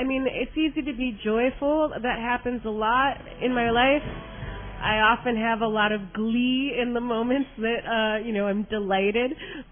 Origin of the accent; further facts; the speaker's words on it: Chicago, Illinois, United States; I'm from Chicago, but I grew up going every summer to a cabin in Forest County near Wabino